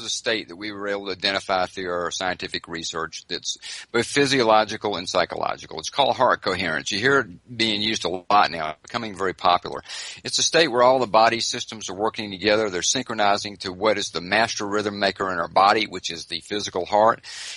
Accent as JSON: {"language": "English", "region": "the South", "country": "United States", "said": "So by now, some of you have figured out I'm originally from the South. So I'll use some Southern boy logic."}